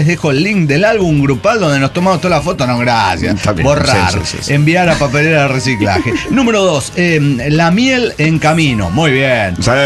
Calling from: Arica, Arica y Parinacota, Chile; de Arica, Chile.

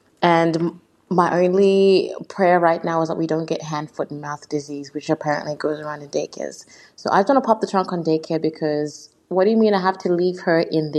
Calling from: Australia; I'm a fan from Australia, if you can't hear by the accent.

